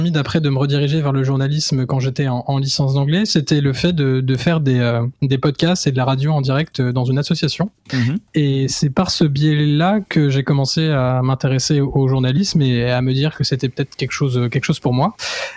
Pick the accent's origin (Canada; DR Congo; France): France; Thionville, Grand Est; born there; Alors, bah, du coup, moi, je suis né dans l'Est, à Thionville, près de Metz.